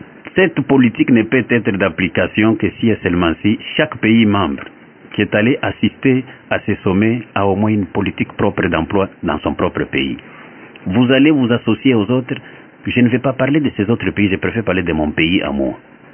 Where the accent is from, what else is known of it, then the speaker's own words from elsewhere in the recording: Kabinda, Lomami, DR Congo; now in Kinshasa, DR Congo; Et je ne vais pas parler de chez moi à Kabinda.